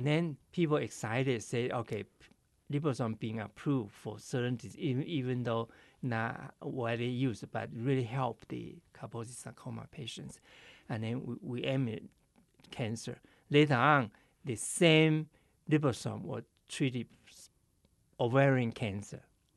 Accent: Taiwan; I'm from Taiwan, and that I always feel that I want to do something that society that I have today, I grew up there

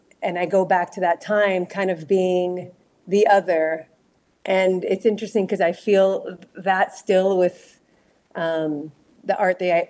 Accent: Salt Lake City, Utah, United States; also born or lived in Israel; And so I was born in Israel in 1981, and in 1988, I moved with my family to Salt Lake City out of all the places in the U.S. And I was living in Salt Lake until I was 17 years old.

